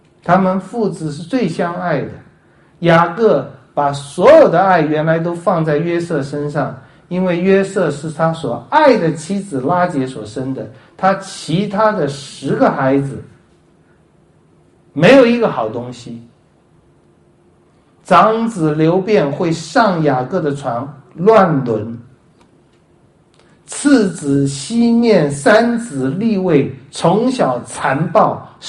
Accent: China; 我们中国人可能很多亏可以吃，很多难可以受

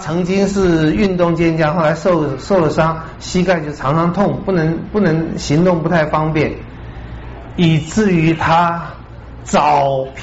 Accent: China

